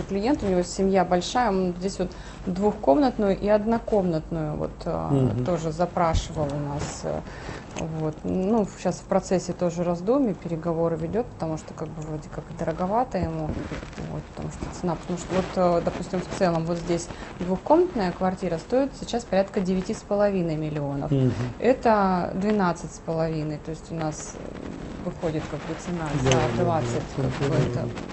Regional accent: Murmansk, Murmansk Oblast, Russia; Нет, мы из Мурманска, я вот здесь живу всю жизнь.

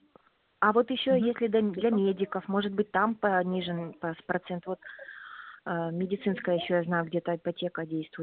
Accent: Dalnegorsk, Primorsky Krai, Russia; Нет, я из Дальнегорска

